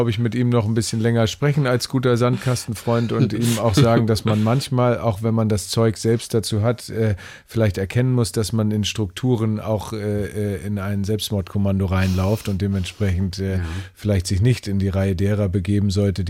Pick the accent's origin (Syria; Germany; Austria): Germany; Kiel, Schleswig-Holstein; Und natürlich bin ich ja ein Kieler